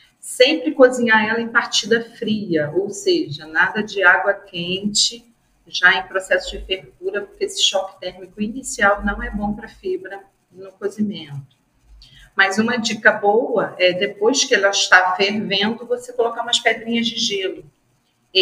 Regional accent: Rio de Janeiro, Brazil; Eu sou carioca, né? Eu sou filha de pernambucana e carioca. Então, eu chamo muito aipim, que o carioca chama mandioca de aipim, e macaxeira, como é em Pernambuco, como ela é chamada.

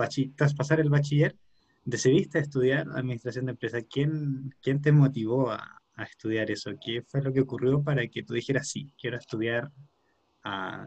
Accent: Chile; Mira, nosotros, bueno, yo soy de Chile, ¿no? Tenemos un sistema educativo distinto.

